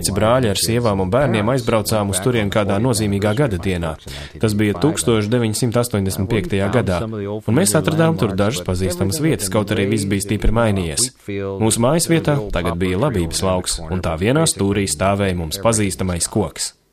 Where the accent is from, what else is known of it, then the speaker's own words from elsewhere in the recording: Saskatchewan, Canada; Nu, patiesībā es uzaugu Saskačevanā, un tas notika vēl pirms elektrības ievilkšanas.